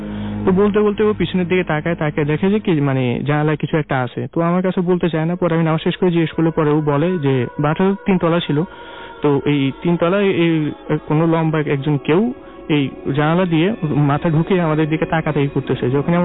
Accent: Mirpur, Dhaka Division, Bangladesh; আমি মিরপুর থেকে এসেছি।

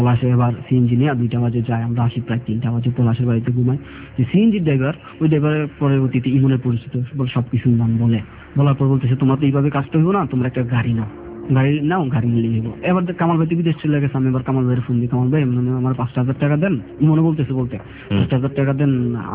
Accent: Comilla, Chittagong Division, Bangladesh; India আমাদের Comilla border side

